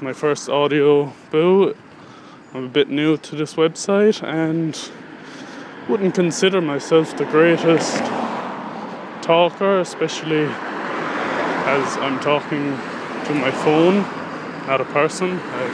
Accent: Anacarty, Munster, Ireland; I was born and raised in Tipperary. I haven't lived outside the area. Went to primary school in my local village of Anacarty. Secondary school in Limerick, as I live on the border.

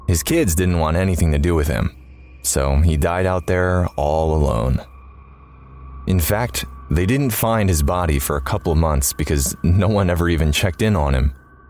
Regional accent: New Hampshire, United States; I come from New Hampshire and spend most of my time outdoors in the woods growing up, and I don't scare easily.

